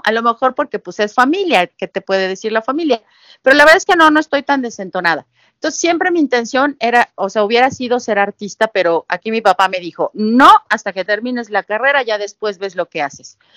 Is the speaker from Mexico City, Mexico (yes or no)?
yes; Mexico City, Mexico; Soy de la Ciudad de México, nací aquí. Vivo en la delegación Xochimilco.